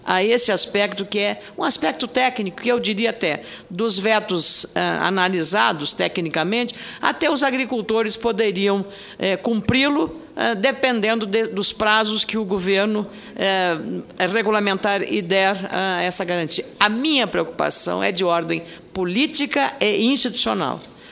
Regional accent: Rio Grande do Sul, Brazil; eu sou do Rio Grande do Sul

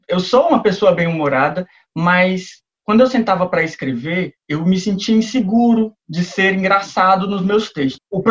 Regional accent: Piauí, Brazil; E aí, eu venho do Piauí.

